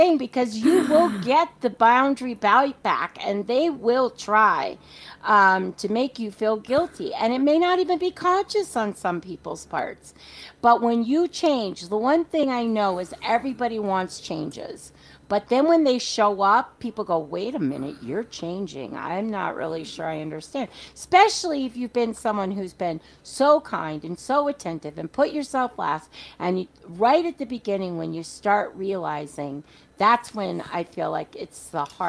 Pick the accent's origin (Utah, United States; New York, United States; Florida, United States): New York, United States; New York City; And so I grew up in New York City with two Southern parents.